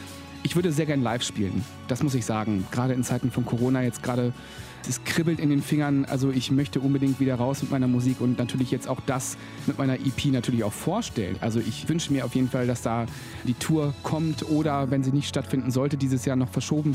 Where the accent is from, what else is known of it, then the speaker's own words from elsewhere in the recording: Lower Saxony, Germany; Also ich bin ja gebürtiger Hannoveraner, also bin hier in der Region geboren. Um genauer zu werden, am Steinhuder Meer bin ich aufgewachsen. Also ich bin so ein kleiner Fischkopf.